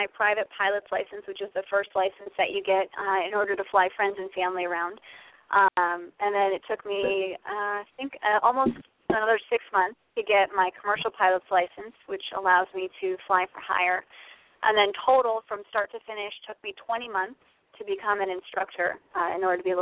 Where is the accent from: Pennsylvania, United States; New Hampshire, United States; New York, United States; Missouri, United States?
New York, United States; Niskayuna; also born or lived in California; Well, I originally grew up in Niskayuna, so born and raised in New York. And I moved out to California when I was 20